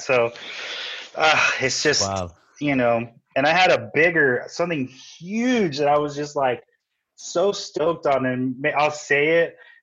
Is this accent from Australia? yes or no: no; Carson, California, United States; also born or lived in Compton; I was born in Compton, California, raised in Carson, but just basically moved around like all the hoodie ass areas around here.